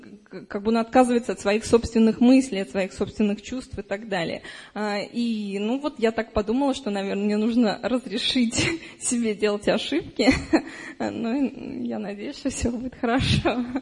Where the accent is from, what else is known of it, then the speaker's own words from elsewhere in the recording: Moscow Oblast, Russia; я из Московской области.